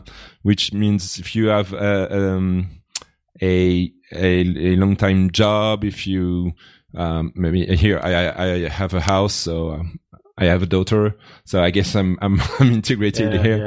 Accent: France; English is a second language; now in Switzerland

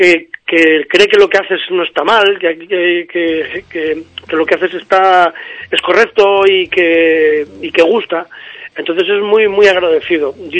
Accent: Avilés, Asturias, Spain; Nosotros somos de Avilés, que bueno, ahora mismo es un cementerio industrial

